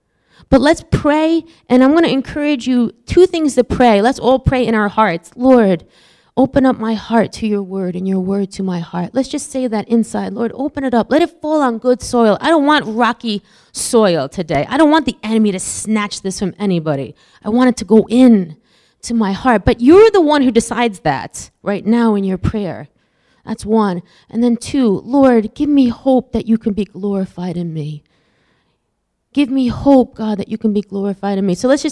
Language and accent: English; East Meadow, New York, United States; also born or lived in Garden City; But I was raised here on Long Island in East Meadow and then Garden City.